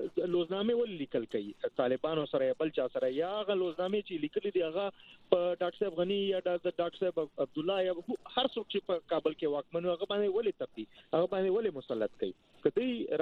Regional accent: Peshawar, Khyber Pakhtunkhwa, Pakistan; زه د پېښور خار یم

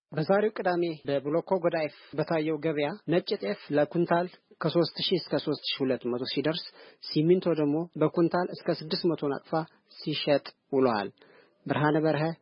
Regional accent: Asmara, Central Region, Eritrea; ከኤርትራ ነኝ፣ የአስመራ ልጅ ነኝ።

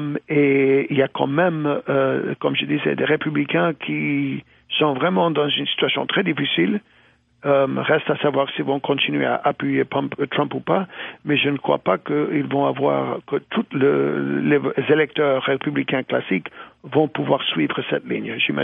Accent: United States; Moi-même, je suis américain d'origine hispanique

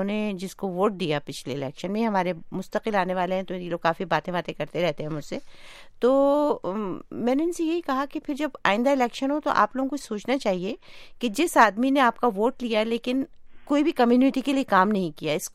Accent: Pakistan; now in Canada; مطلب میں تو خود ظاہر ہے آپ بھی وہاں کی ہیں, میں بھی وہاں کی ہوں, ہمیں کئی سال ہو گئے

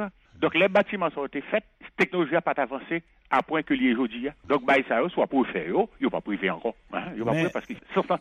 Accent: Haiti; Parce que je suis de Gourmande, les mamans, j'avais peut-être 7-8 ans, m'allais pour Port-au-Prince pour la première fois

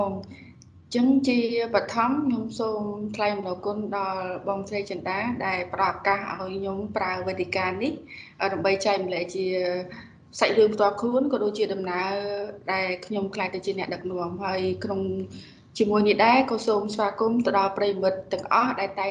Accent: Kampong Cham, Cambodia; ពុកម្ដាយខ្ញុំគាត់គឺជាកសិករហើយខ្ញុំមកពីខេត្តកំពង់ចាម

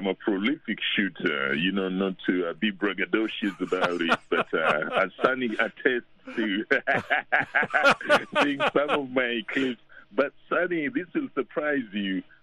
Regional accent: Kenya; I went to Kenya, I'm Kenyan myself

